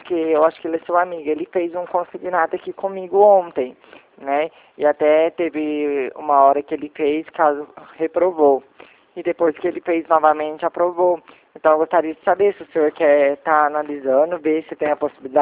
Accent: Ribeirão Preto, São Paulo, Brazil; Isso, sou de Ribeirão Preto mesmo.

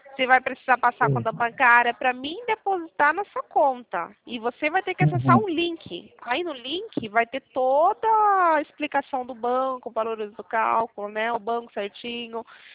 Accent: Sorocaba, São Paulo, Brazil; Daqui de Sorocaba

